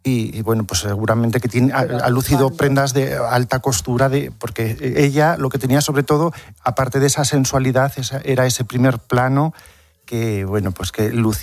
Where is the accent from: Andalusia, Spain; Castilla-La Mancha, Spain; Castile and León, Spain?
Castilla-La Mancha, Spain; Bueno, yo como manchego y admirador de ella, tuve la oportunidad de conocerla.